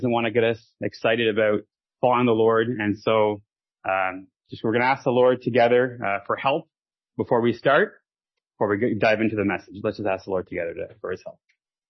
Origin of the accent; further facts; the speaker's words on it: Montreal, Quebec, Canada; I'm from Montreal, Quebec.